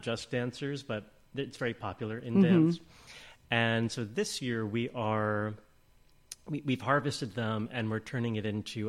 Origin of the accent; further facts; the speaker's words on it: Manhattan, New York, United States; I grew up in Manhattan, so what I didn't know about how food grows could fill this studio.